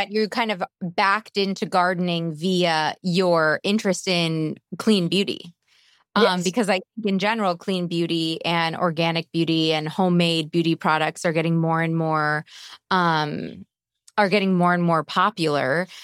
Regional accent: United States; I think especially being an American

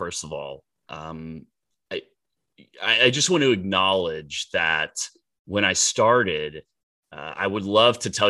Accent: Dallas, Texas, United States; Always loved football growing up in Dallas, Texas, during a time when the Dallas Cowboys were actually a good football team

